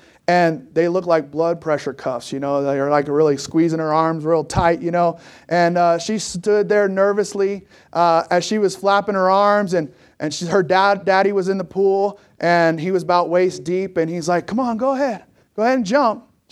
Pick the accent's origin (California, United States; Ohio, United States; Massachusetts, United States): California, United States; Obviously, I'm from California, and so we used to like to go to the ocean.